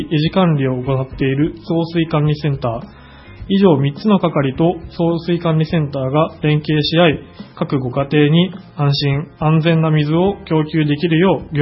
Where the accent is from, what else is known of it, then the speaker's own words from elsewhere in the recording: Numazu, Shizuoka, Japan; 自分が生まれ育った沼津をより良い町にしたい、活気あふれる町にしたいと考え、市役所を受けました。